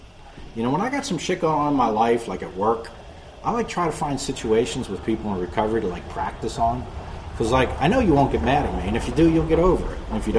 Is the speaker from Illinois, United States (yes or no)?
no; Philadelphia, Pennsylvania, United States; Like, I grew up in Philly, and, like, that kind of shit didn't happen, man.